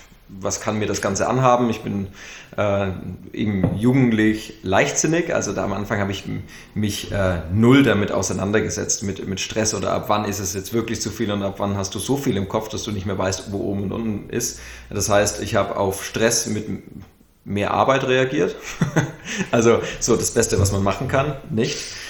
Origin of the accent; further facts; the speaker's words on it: Nuremberg, Bavaria, Germany; wenn ich zu Besuch in Nürnberg bin. Ich komme irgendwie, also in meiner Heimatstadt